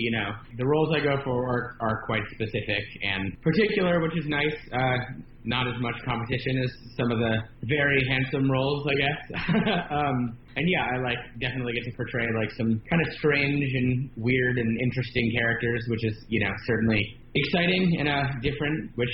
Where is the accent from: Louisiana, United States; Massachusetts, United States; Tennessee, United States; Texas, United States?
Texas, United States; Houston; It's set in Houston, my hometown, and it's A24 and Netflix.